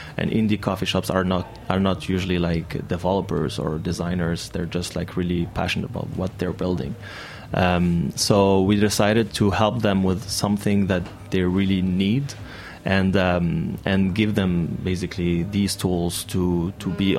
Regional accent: Montreal, Quebec, Canada; so I am from Montreal.

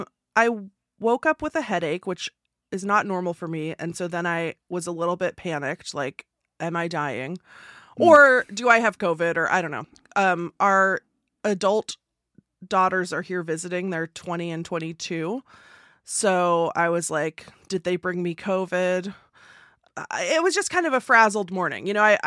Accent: Seattle, Washington, United States; And it was like, and I grew up in Seattle and I'm like, I'm offended.

